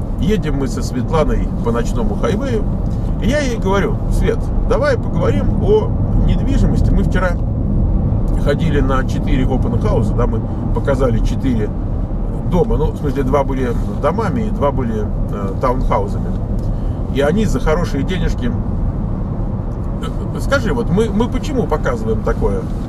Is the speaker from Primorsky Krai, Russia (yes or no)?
no; Moscow, Russia; мы же из Москвы, мы из большого города